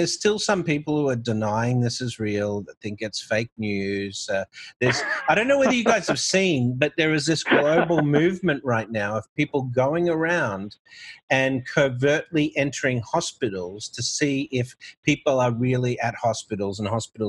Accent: Australia; now in United States; here in the United States and my home country of Australia.

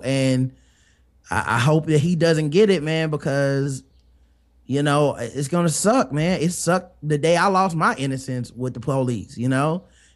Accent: Charlotte, North Carolina, United States; I'm from Charlotte. I'm not from Fayetteville. So automatically, I'm like, yo, I know the gang. I'm from a city.

